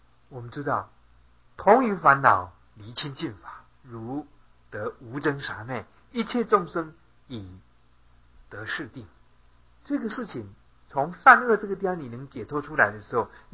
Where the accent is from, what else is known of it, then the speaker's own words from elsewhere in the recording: China; 你看我们中国人讲孝顺